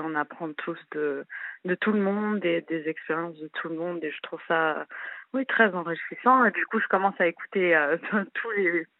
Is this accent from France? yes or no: no; Gabon; born there; Nous sommes franco-gabonais. Et moi, j'ai 26 ans aujourd'hui, je suis née au Gabon.